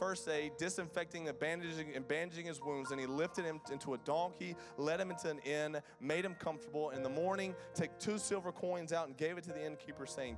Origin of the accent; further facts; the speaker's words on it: Athens, Georgia, United States; when I was growing up in Athens, Georgia, he was coming to our youth group